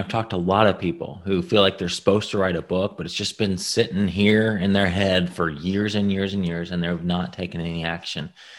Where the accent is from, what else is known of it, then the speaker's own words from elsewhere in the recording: Indiana, United States; I'm from Indiana, and I went to a small school called Huntington College.